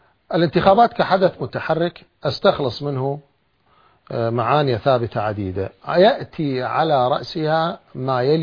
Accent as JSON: {"language": "Arabic", "country": "Iraq", "said": "أنا أتكلم بتواضع، أتكلم عن بلدي العراق"}